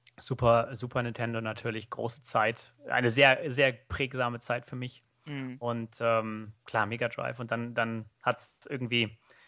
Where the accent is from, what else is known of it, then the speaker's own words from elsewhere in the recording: Northern Germany, Germany; weil ich bin im Norden von Deutschland aufgewachsen